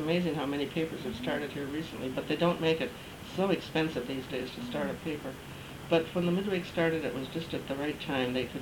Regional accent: International Falls, Minnesota, United States; born there; Well, I was born in International Falls

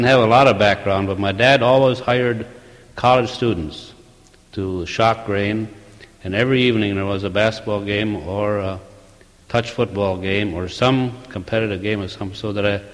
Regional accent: Portland, North Dakota, United States; born there; Well, I was born in Portland, North Dakota, and my mother was real strong on education.

